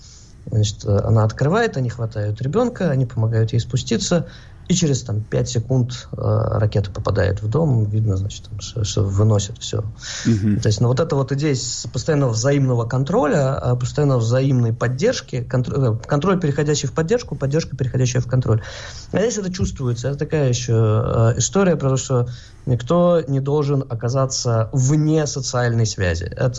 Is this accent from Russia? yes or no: yes; Moscow, Russia; now in Israel; Мы из Москвы, мы не привыкли к таким тесным социальным контактом и плотности социальных связей.